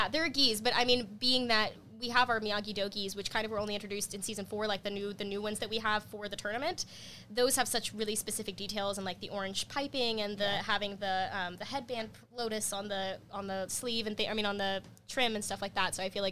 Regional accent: Arkansas, United States; Like, I was from Arkansas. In order to act, I had to, my whole family uprooted their life for several months out of the year to take me to New York or to LA.

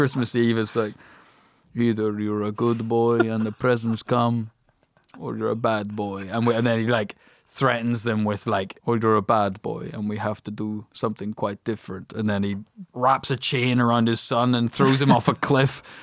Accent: Ireland; now in United Kingdom; No, for that reason. But I would think about it.

